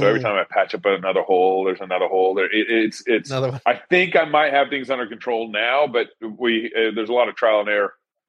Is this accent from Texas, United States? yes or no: yes; Texas, United States; born there; also born or lived in Oregon / California / Colorado; now in Moscow, United States; Yeah, I was born in Texas and raised up in a Christian family. And my mom and dad kind of moved us around a little bit after 97. We ended up in Oregon. And then eventually I went to California, Colorado, and now I'm in Idaho.